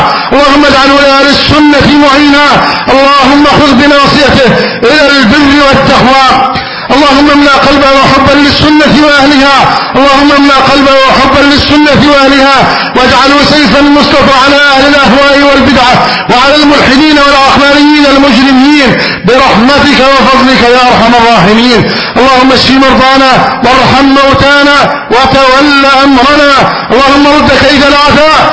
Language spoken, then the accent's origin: Arabic; Egypt; بلدنا مصر